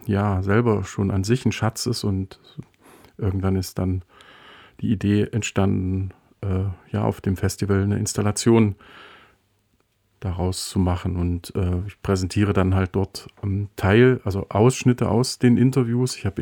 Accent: Saxony-Anhalt, Germany; Also ich bin selber im Mansfelder Land groß geworden, habe sogar den Beruf des Bergmanns gelernt.

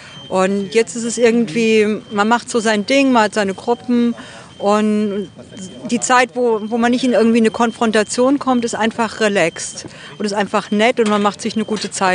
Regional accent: Gartow, Lower Saxony, Germany; Ich komme hier aus dem Wendland, ja. Ich komme aus Gatow.

